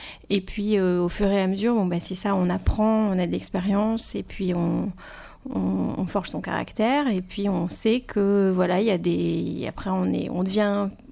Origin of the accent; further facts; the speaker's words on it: France; je suis française